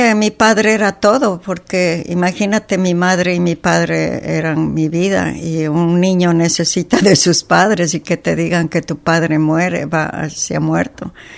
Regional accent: Cuenca, Azuay, Ecuador; also born or lived in Girón; soy de Ecuador, que nací en una ciudad pequeña que se llama Girón, luego me eduqué en Cuenca

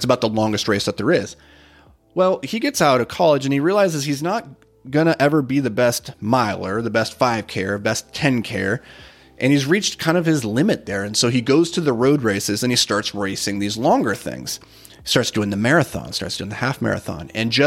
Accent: Rockford, Minnesota, United States; Actually, he was from Rockford, Michigan, and I was from Rockford, Minnesota.

